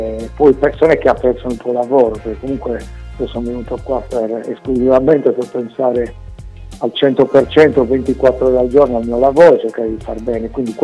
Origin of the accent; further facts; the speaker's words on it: Sardinia, Italy; Io sono sardo